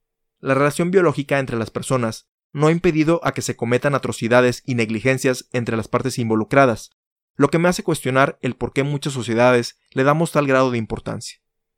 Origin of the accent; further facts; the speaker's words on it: Mexico; Lamentablemente, en mi país, México, tenemos uno de los mayores índices de asesinatos de periodistas a nivel mundial